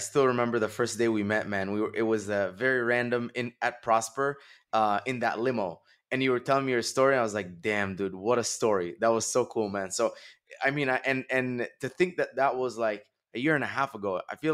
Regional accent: Dubai, United Arab Emirates; Yes, sir. I grew up in Dubai.

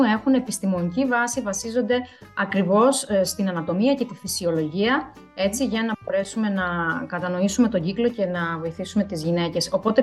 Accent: Crete, Greece; moved away; also born or lived in Athens; όχι μόνο από Κρήτη, κατάγομαι από Κρήτη, στην Αθήνα για να μάθω καινούργια πράγματα, αλλά και από Ελλάδα σε άλλες χώρες του εξωτερικού, όσο έμενα ακόμα Ελλάδα.

